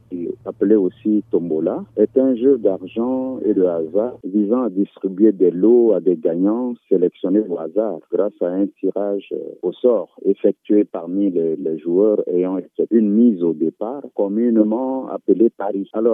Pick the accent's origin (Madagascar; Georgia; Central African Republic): Central African Republic; Alors, chez nous, en Afrique, notamment en Centrafrique, on parlait de mbadi ou mbadi.